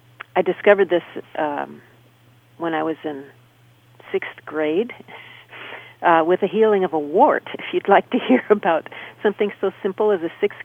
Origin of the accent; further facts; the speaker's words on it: St. Louis, Missouri, United States; I grew up in St. Louis, Missouri